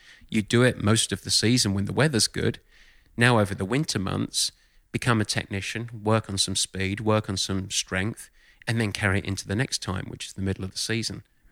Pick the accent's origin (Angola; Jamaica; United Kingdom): United Kingdom; Southend-on-Sea, East of England; now in United States; Actually, I grew up in Southend, which is in Essex, east side of London.